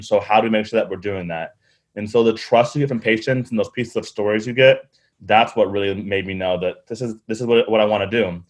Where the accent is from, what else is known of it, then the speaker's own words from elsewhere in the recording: Pensacola, Florida, United States; So growing up in Pensacola, I really could never be still.